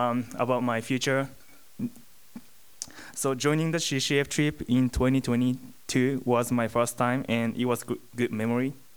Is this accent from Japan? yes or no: yes; Japan; English is a second language; I'm from Japan.